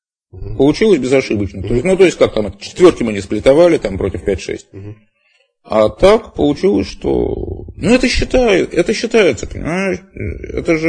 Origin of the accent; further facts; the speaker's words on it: Moscow, Russia; я родился в Москве там. Ты за редкими отлучками в командировке, в общем, в ней всю жизнь прожил.